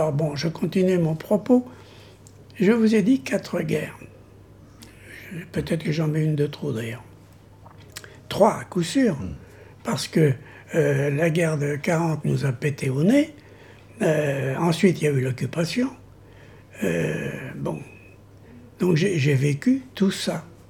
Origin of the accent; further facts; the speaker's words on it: Centre-Val de Loire, France; moi je suis de Loir-et-Cher. J'ai eu une enfance villageoise, avec tout ce que ça comportait de positif et de négatif.